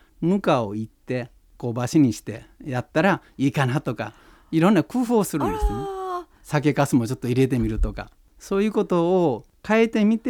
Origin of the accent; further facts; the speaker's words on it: Katsuura, Tokushima, Japan; 私は徳島県勝浦町生稲村の生まれということです。私はまあ田舎で育ったわけですけど、はい、まあ、親が戦後徳島に帰って生まれたわけで、その意味ではまさに団塊の世代の子ではあるんですけどね。田舎育ちですから、